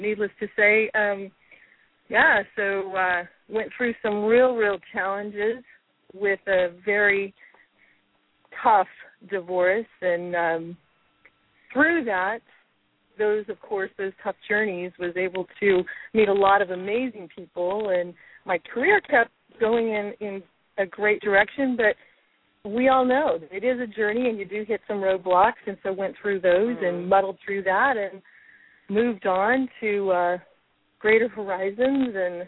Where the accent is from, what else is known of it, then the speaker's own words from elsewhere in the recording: King City, California, United States; born there; I was born in King City, California.